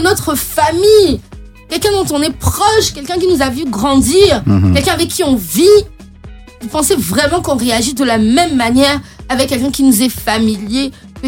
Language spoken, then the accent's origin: French; Côte d’Ivoire; Des personnes qui sont dans des situations de précarité, et c'est la réalité chez nous en Côte d'Ivoire